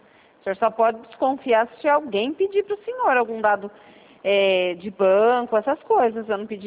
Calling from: Presidente Prudente, São Paulo, Brazil; eu sou do Santander, falo aqui de Presidente Prudente.

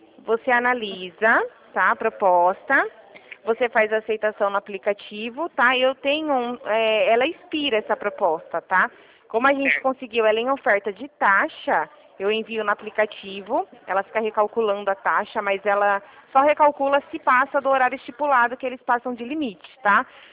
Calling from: São Paulo, Brazil; De São Paulo.

